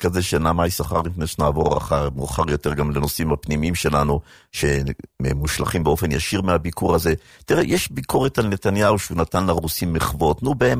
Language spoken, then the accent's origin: Hebrew; Jerusalem, Jerusalem District, Israel; אני ירושלמי, ואני מכיר את המקומות האלה.